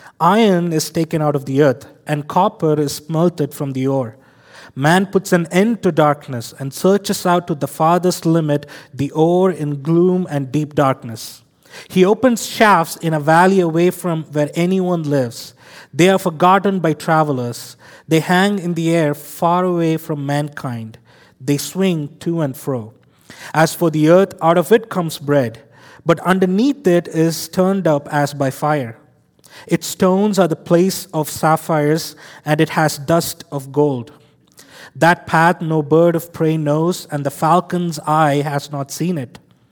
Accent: India; I'm from India. I'm a math guy.

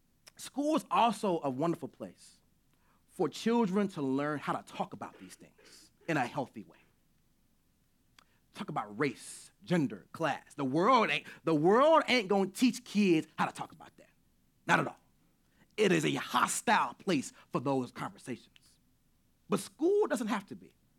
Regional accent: the South, United States; Uh-oh. See, I'm a Southerner. We do this naturally.

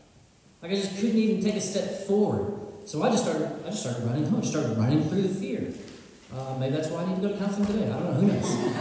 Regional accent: Sadler, Texas, United States; I remember growing up in Sadler, Texas, our parsonage that we lived

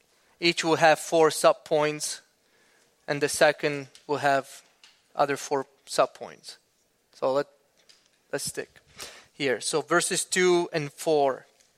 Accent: Sicily, Italy; now in Minnesota, United States; we went to Sicily, my hometown, near Sicily, the region where I was born, and then very close by to my hometown in the south of Sicily. So we are just about pretty close to North Africa.

